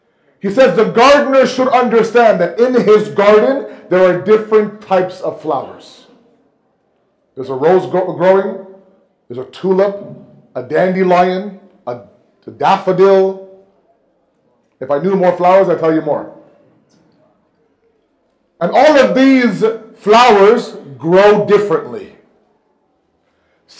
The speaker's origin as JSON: {"language": "English", "town": "Toronto", "region": "Ontario", "country": "Canada", "tie": "born or raised there", "said": "I remember growing up in Toronto"}